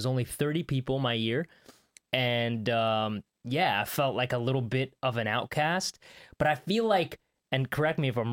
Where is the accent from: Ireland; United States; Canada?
Canada; I grew up in Canada, so I felt like I was far away, and that's Canada.